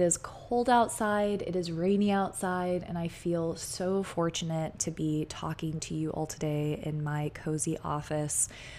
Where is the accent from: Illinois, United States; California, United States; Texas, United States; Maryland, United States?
Texas, United States; I've been in Texas since I was 7. So I am grandfathered in as a Texan. I say this all the time. I was not born here, but I am a Texan. I've been here since I was 7 years old.